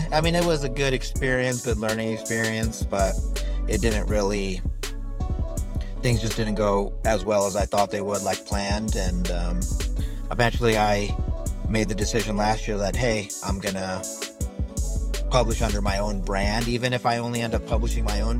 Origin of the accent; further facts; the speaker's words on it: Nevada, United States; And my parents moved here when I was a baby to the United States. So I grew up here in Nevada first and, you know, spent my childhood there.